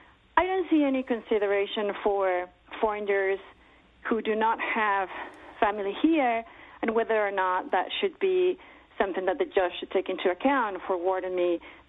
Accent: Mexico; English is a second language; I'm actually going through a divorce right now, and I am from Mexico, and I have been married for 16 years, and I don't have any family here.

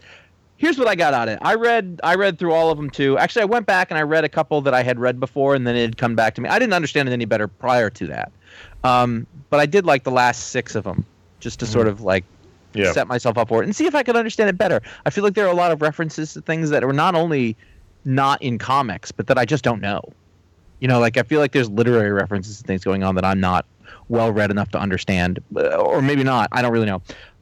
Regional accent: California, United States; I know that as a Californian, you guys might not understand that, but...

